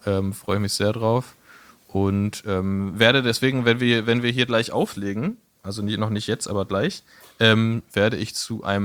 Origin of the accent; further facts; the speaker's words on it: Berlin, Germany; dass das totaler Quatsch ist, eigentlich im Sommer als Berliner zu verreisen, weil es die einzig schöne Zeit in Berlin ist.